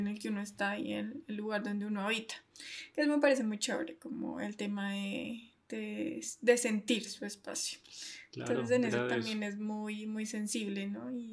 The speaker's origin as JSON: {"language": "Spanish", "country": "Italy", "said": "nuestra manera de ser y de vivir como italianos"}